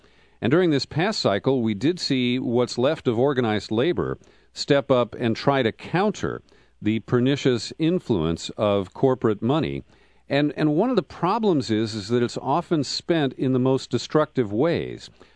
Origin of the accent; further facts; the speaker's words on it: Cincinnati, Ohio, United States; I got started when I grew up in Cincinnati with a great ice cream there called Graters.